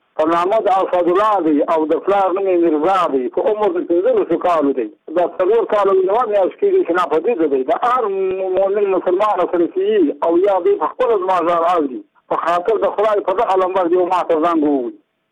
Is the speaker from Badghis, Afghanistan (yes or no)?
yes; Badghis, Afghanistan; زه په خپله د بادغیس له ولایت یم او د مقر د ولسوالۍ یم او د انګور د کلي یم.